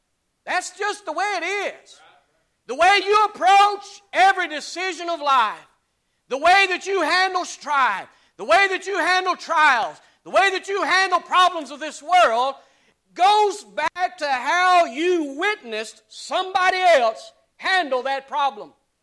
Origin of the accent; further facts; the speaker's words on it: the Carolinas, United States; But man, when I come from the Carolinas and somebody put that bowl of guacamole out in front of me, not interested.